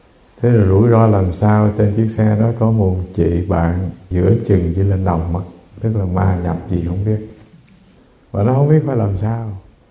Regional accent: Mekong Delta, Vietnam; born there; Tại mình sinh ở miền Tây Nam Bộ mà.

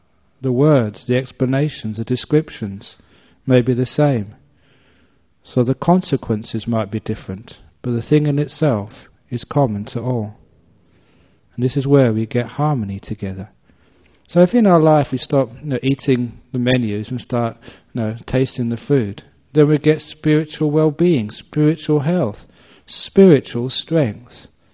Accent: England, United Kingdom; born or raised there

